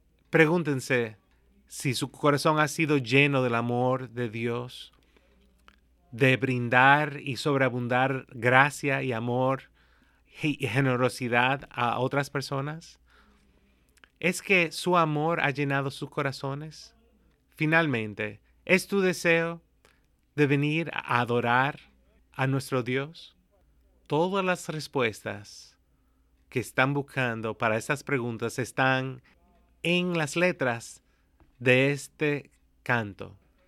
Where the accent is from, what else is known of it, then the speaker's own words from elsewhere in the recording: United States; Nosotros como americanos a veces no entendemos lo que es la monarquía